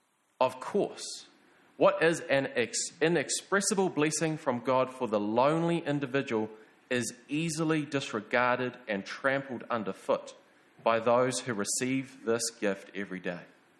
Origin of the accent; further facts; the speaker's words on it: Upper Hutt, Wellington, New Zealand; But I remember when I first moved up to Palmy, I was from Upper Hutt. We were in a Baptist church down there. And even though I was young, growing up there, being a teenager, it was very much just a Sunday thing.